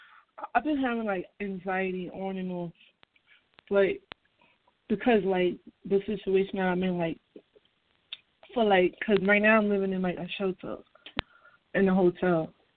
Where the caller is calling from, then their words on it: New York, United States; I'm calling from New York.